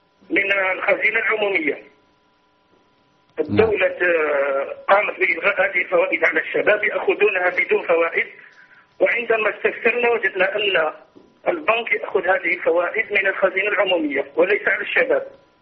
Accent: Algeria; عندنا في الجزائر وكالة وطنية لدعم وتشغيل الشباب

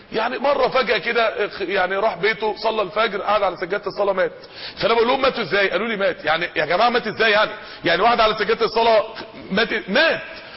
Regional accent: Mansoura, Dakahlia, Egypt; اكبر منطقة فيها نوادي افراح عندنا في المنصورة

